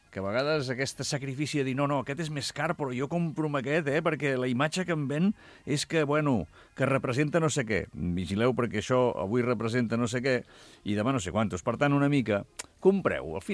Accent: Catalonia, Spain; perquè resulta que som d'aquí, som catalans

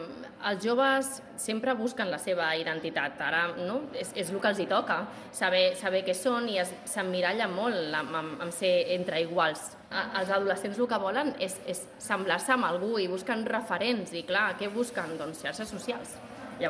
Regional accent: Can Trabal, Catalonia, Spain; Jo que sóc de Can Trabal, doncs que estigui en compte Can Trabal

